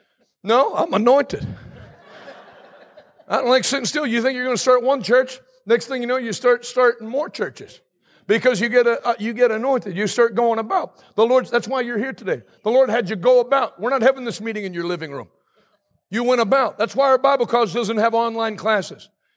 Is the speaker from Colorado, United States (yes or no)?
no; Pennsylvania, United States; now in Vancouver, Canada; I didn't even know there was a Vancouver when I was growing up in Pennsylvania. But I'm here now